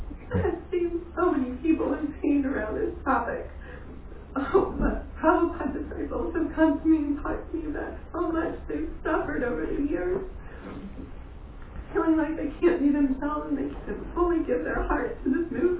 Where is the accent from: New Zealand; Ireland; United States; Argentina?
United States; New Orleans, Louisiana; I grew up in New Orleans, and there were so many people who came to the temple